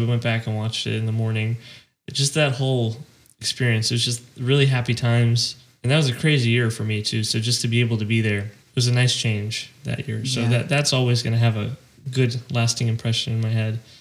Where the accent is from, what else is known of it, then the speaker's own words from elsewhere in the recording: Texas, United States; it's my home state, and I had so many friends. I had family there